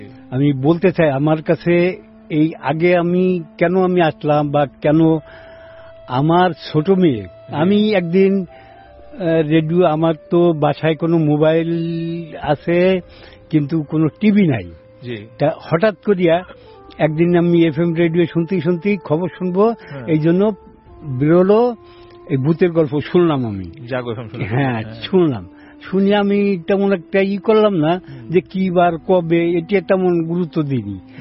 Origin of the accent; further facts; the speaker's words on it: Gopalganj, Dhaka Division, Bangladesh; কিন্তু আমার জন্মস্থান গোপালগঞ্জ, আমি গ্রামের বাড়ি আমার গোপালগঞ্জে।